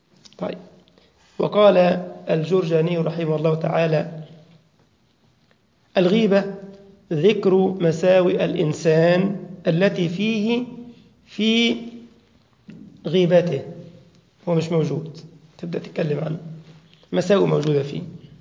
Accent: Egypt; والمثل عندنا في مصر اللي على رأسه بطحة بيحسس عليه بس وخلاص.

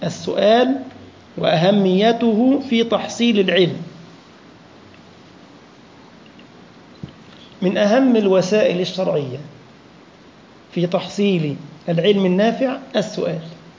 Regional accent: Egypt; طبعا يعني الميكروباص عندنا في مصر كده أوتوبيس

